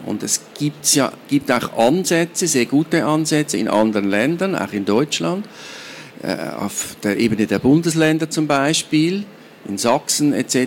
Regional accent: Switzerland; als Schweizer Historiker gemerkt, dass wir in der Schweiz das gar nicht so genau erforscht haben.

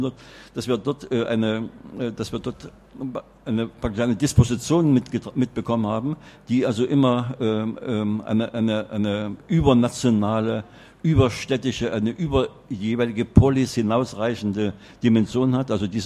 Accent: Germany; Wir sind also als Deutsche weit ab von solchen Festlegungen etwa anderer Nationalitäten oder anderer Sprachformen

